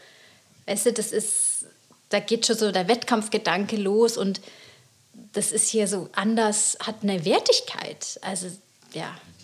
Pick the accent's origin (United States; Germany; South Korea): Germany; wie ich da angefangen habe, wenn du als Deutsche bei einer großen Show dabei warst, das war schon mega, weil es waren halt immer die Amis